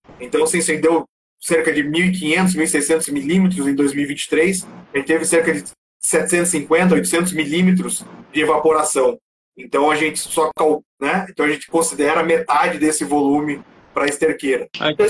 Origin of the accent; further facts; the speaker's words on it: Castro, Paraná, Brazil; now in Curitiba, Brazil; Eu moro em Curitiba hoje, mas eu sou de Castro.